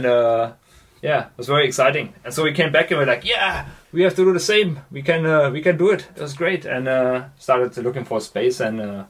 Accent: Germany; English is a second language; moved away as an adult; now in Netherlands; About myself, I'm from Germany, and I eventually immigrated to the Netherlands to study psychology here. I started studying psychology in Maastricht and then did my master's in Amsterdam.

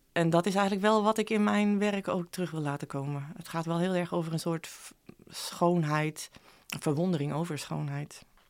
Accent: Friesland, Netherlands; Ik moet dan misschien toch even vertellen wat ik ben in Friesland opgegroeid. Aan de IJsselmeerkust, aan het klif.

